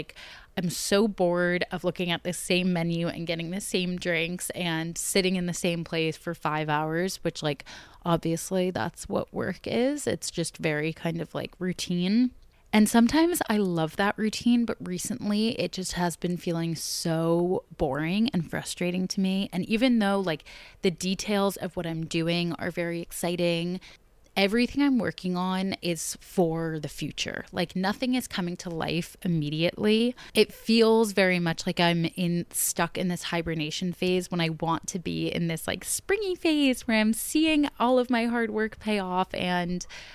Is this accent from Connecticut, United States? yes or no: yes; Connecticut, United States; now in New York, United States; I grew up in Connecticut and now live in New York and went to school in upstate New York.